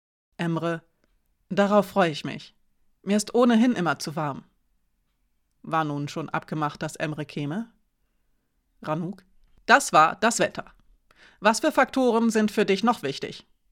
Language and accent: German; Nuremberg, Bavaria, Germany; ich bin in Nürnberg geboren und habe da bis zum Studium gelebt.